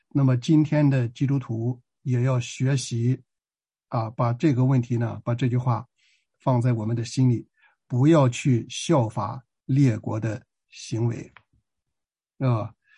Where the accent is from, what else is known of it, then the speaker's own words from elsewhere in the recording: China; 这个我们中国人雕个土佛啊放那里